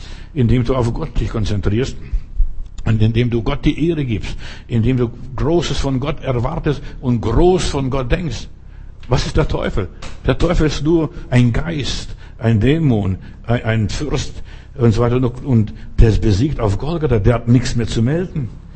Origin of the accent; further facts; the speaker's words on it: Klaipėda, Klaipėda County, Lithuania; hier sieht es genauso aus wie bei uns zu Hause in Litauen, in Memel